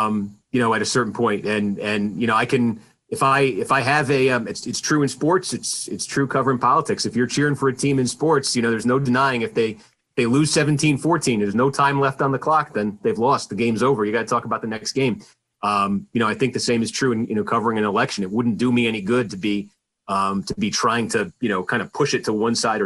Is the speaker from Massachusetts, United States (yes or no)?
yes; Massachusetts, United States; I grew up outside Boston. I would go outside, get the Boston Globe every morning and read the Celtics box scores.